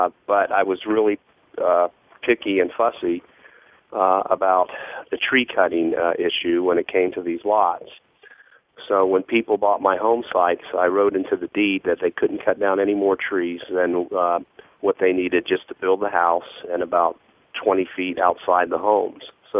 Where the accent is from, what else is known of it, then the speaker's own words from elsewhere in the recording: Florida, United States; Well, I was raised in South Florida. And I had a very lucky childhood because I grew up in a time in the 50s and into the 60s where it was not overdeveloped. Our front yard ended where the Everglades began